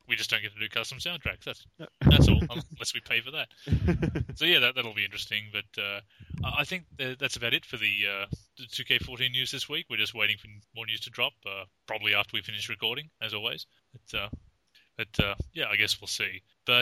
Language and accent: English; Australia; I'm Australian, so unfortunately I default to saying Z.